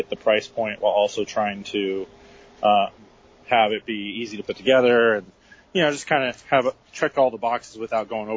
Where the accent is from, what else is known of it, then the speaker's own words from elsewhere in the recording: Sacramento, California, United States; Well, I've grown up in Sacramento my whole life and it's been my hometown. It's just where I've always wanted to do something.